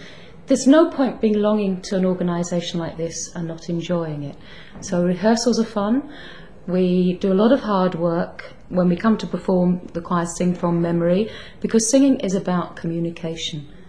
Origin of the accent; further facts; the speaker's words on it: England, United Kingdom; I'm English, but don't hold that against me. I'm half Scottish. Mum's a McGregor, born and bred at Bannockburn. So I think I've been accepted. And I've been living up here now for 27 years.